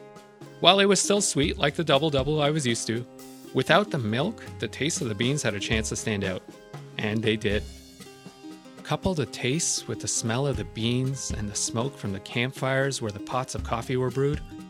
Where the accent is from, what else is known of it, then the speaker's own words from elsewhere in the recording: Canada; As a Canadian, going to an all-inclusive for a week in Cuba should be a condition of citizenship.